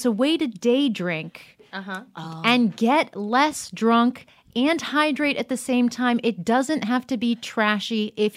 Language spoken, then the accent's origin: English; Boca Raton, Florida, United States; also born or lived in Britain; I am from Boca Raton, Florida, by way of Britain